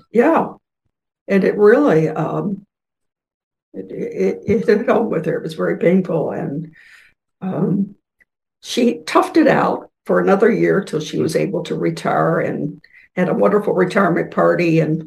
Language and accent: English; Louisville, Kentucky, United States; I grew up in Louisville, Kentucky